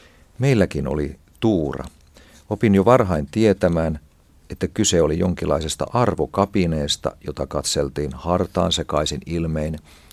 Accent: Tornio, Lapland, Finland; Minä olen kotoisin Torniosta, Perämeren rannalta, ja isäni oli kotitarvekalastaja.

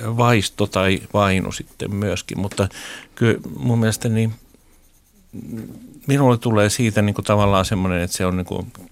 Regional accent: Pori, Satakunta, Finland; Mä muistan Porista tuolta, kun mä oon sieltä Meriporista kotoisin.

